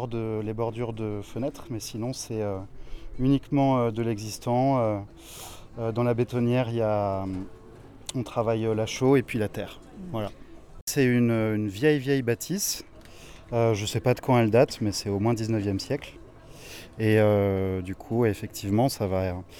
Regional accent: Grenoble, Auvergne-Rhône-Alpes, France; moved away; Voilà, je viens de Grenoble, je me suis installé il n'y a pas longtemps en Bretagne

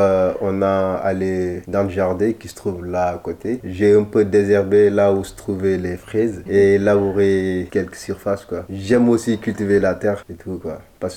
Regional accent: Senegal; now in France; vais peut-être rentrer chez moi. Bah, j'inviterai ma famille qui est là, tati et tonton. Ils vont venir chez nous au Sénégal.

